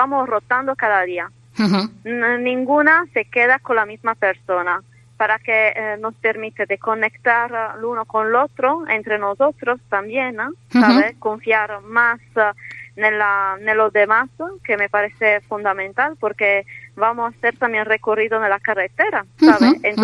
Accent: Spain; Sí, somos todos españoles.

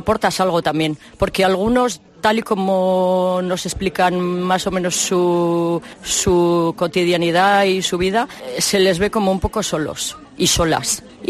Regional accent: Basque Country, Spain; no soy de Vitoria, pero vengo con la hospitalidad de Vitoria, por mediación de una amiga. Soy de Vizcaya.

